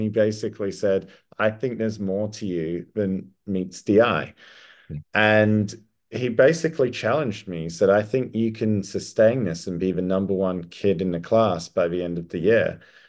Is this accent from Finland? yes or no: no; Perth, Western Australia, Australia; in Australia, I grew up in Perth, the most isolated city on the planet.